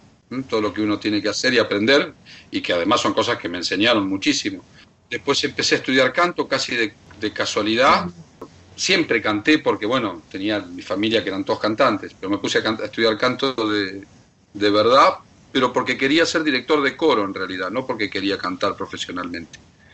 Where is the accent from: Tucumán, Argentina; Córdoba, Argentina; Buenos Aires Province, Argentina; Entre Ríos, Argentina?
Entre Ríos, Argentina; Paraná; now in Buenos Aires, Argentina; mi familia no estaba radicada en Buenos Aires, yo soy de Paraná, de Entre Ríos. O sea, mi abuela, mi abuelo estaban todos allá. Mi madre sí vivía acá. Yo me crié con mis abuelos